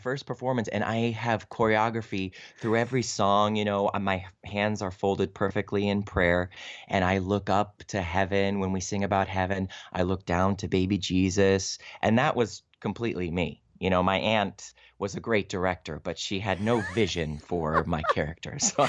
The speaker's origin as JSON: {"language": "English", "town": "Cleveland", "region": "Ohio", "country": "United States", "tie": "born or raised there", "said": "I grew up in Cleveland, Ohio. And I was lucky that they have a wonderful community and regional theater scene there in Cleveland."}